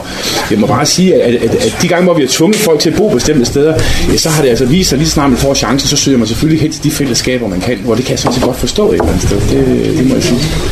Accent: Frederikshavn, North Denmark Region, Denmark; for nu kommer vi begge to fra Frederikshavn af, ikke også?

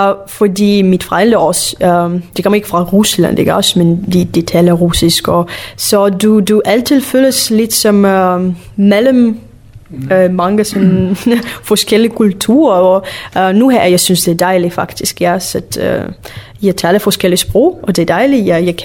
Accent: Lithuania; Danish is a second language; now in Denmark; vores landsby var meget sådan, russisk kultur orienteret.

